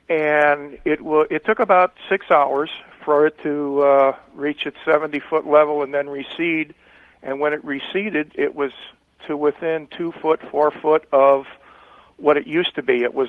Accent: California, United States; I'm from Ventura County, California, down at the base of the Casitas, Lake Casitas.

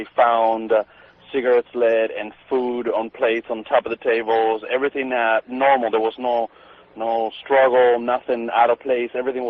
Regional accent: Cuba; moved away as an adult; I was born and raised in Cuba. I'm one of those boat people. I left when I was 18 years old.

